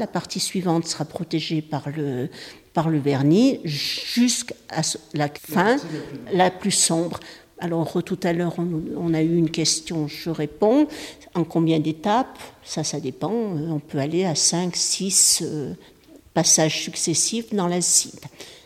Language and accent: French; Auvergne-Rhône-Alpes, France; Moi, je viens de l'Isère. J'habite au pied du Vercors à Tulin. J'ai des origines chélaroises, entre autres, parce que je suis italo-brésilienne, mais je suis née au Chélard.